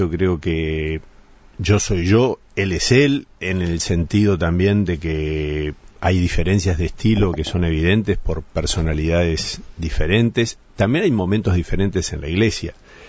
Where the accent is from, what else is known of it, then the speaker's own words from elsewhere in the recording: Uruguay; Siento muy fuerte la realidad de lo que es el Uruguay, me siento muy uruguayo